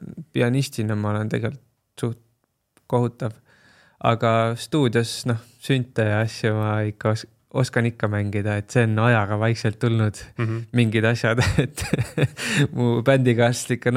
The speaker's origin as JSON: {"language": "Estonian", "town": "Kehtna", "region": "Rapla County", "country": "Estonia", "tie": "born or raised there", "said": "ma elasin väiksena Kehtnas või noh, nii-öelda nooruspõlves kuni põhikooli lõpuni Rapla külje all selline alevik nagu Kehtna"}